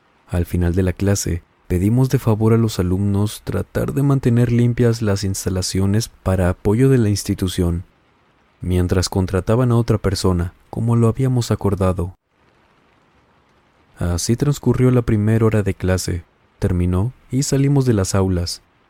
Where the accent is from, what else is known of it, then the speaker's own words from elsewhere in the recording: Celaya, Guanajuato, Mexico; en una universidad particular de mi ciudad natal, Celaya, Guanajuato, México.